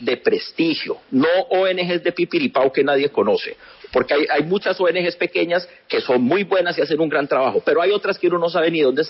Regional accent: Colombia; Pero tenemos que, como colombianos, parte del diálogo, tenemos que recuperar esta situación.

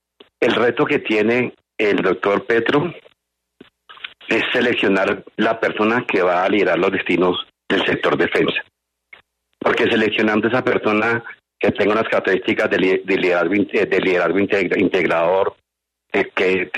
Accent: Colombia; como colombiano, como hombre de honor

